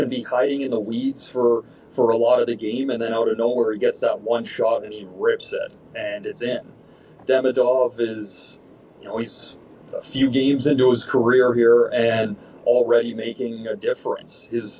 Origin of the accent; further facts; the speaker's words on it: Canada; I don't know if that's just being Canadian and really hoping they get it done